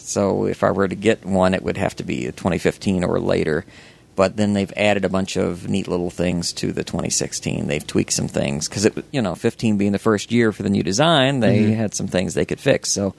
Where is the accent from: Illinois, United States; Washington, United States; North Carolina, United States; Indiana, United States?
Indiana, United States; not just Americans, but I'm from Indiana, so